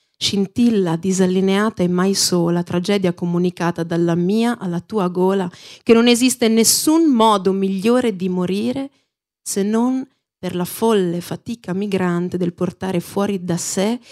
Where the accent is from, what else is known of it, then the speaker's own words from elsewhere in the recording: Modena, Emilia-Romagna, Italy; E quindi io sono di Modena e quando andavo alle elementari sono stata fortunata